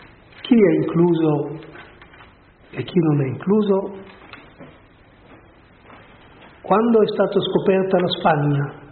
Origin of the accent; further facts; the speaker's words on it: Florence, Tuscany, Italy; Io vengo da Firenze, voi sapete tutti che a Firenze c'è stato un giusto